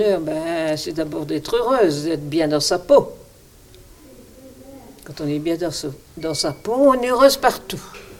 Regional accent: Hauts-de-France, France; born there; C'est un village à la frontière belge. Et puis, tous mes ancêtres étaient des Belges.

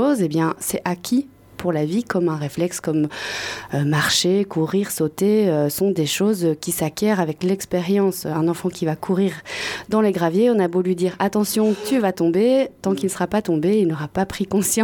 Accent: Belgium; Donc moi, je suis belge, à la base.

